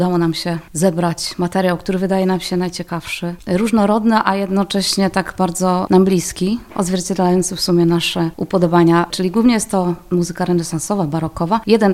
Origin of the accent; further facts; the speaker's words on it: Żagań, Lubusz Voivodeship, Poland; jesteśmy z Żagania, więc akcent żagański, zdjęcie tu z pałacu naszego.